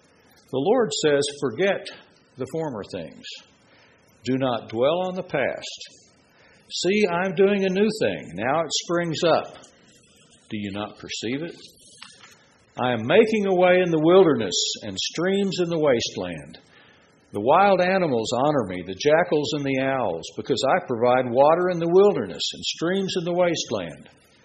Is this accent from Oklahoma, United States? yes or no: yes; Oklahoma, United States; It was colorful growing up in Oklahoma, that's what I'm going to say.